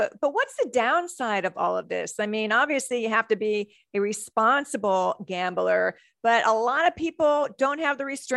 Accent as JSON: {"language": "English", "town": "Cleveland", "region": "Ohio", "country": "United States", "tie": "born or raised there", "said": "I actually have always rooted for the Steelers through the years, even though I grew up in Ohio."}